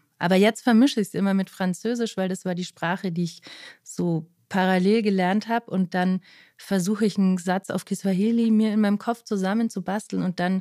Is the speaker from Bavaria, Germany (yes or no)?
yes; Neuendettelsau, Bavaria, Germany; ich bin in Neuendettelsau geboren, Kindergarten, Schule, alle Schulen